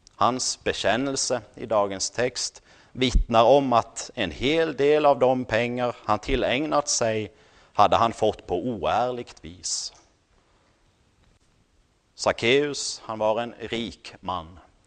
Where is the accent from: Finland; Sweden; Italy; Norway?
Norway; Swedish is a second language; där jag kommer från i Norge så liknar vi mer på Ukraina än på USA.